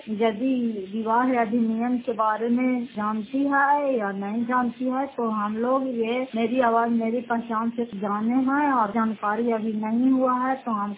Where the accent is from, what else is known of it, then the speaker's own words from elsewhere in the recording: Fatehpur, Bihar, India; घर फतेहपुर, पंचायत मकौटा, जिला नालंदा, करासुसार ब्लॉक की निवासी हूँ।